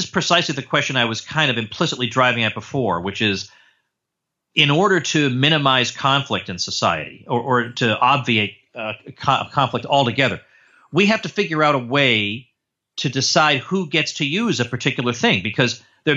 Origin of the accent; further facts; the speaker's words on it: North Andover, Massachusetts, United States; I grew up in North Andover.